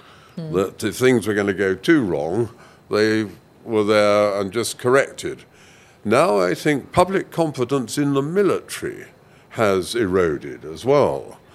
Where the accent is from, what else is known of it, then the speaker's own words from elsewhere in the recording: United Kingdom; As a Brit, of course, we have 1.5 million British people of Pakistani origin in our country.